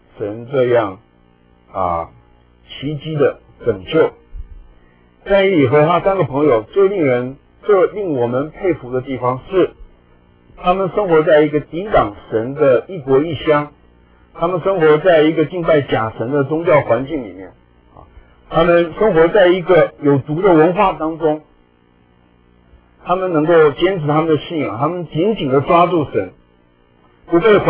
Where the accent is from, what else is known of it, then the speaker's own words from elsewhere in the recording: Taipei, Taiwan; 我记得小时候在台北这个上门街进信会，